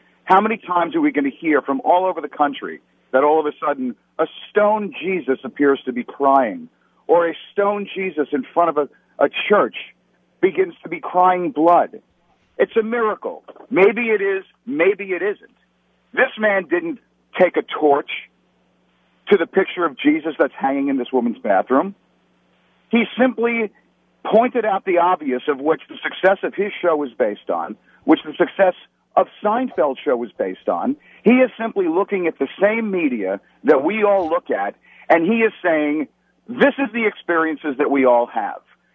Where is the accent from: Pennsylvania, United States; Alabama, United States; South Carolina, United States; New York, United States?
New York, United States; Brooklyn; I'm a 42-year-old Ivy League educated Jewish guy from Brooklyn. My father was born and raised in Brooklyn.